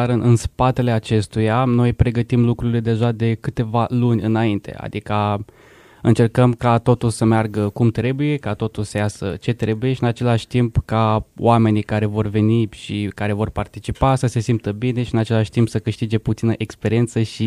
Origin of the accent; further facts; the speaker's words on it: Iași, Iași County, Romania; Da, eu sunt eșean de când m-am născut. Sunt aici din Iași. Și sunt student în anul întâi master la geografie